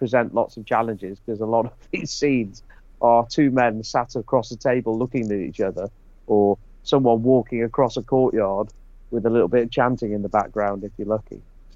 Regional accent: United Kingdom; In the 2 days that I stepped out into the sun, of course, as British people, we believe that we are immune to the sun's rays

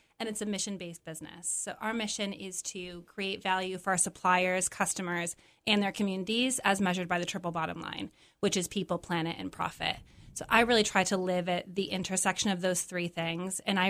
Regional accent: Syracuse, New York, United States; so I grew up in Syracuse. My parents came here when I was young from Poland.

